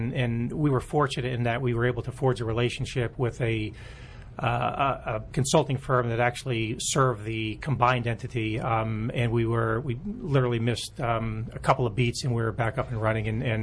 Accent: Washington, District of Columbia, United States; I'm from Washington, D.C.

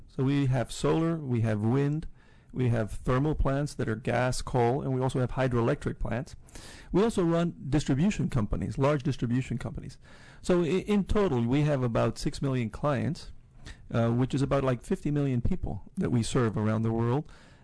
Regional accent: Venezuela; now in United States; I was born and raised in Venezuela, but I studied here in the States. I have a doctorate from UVA.

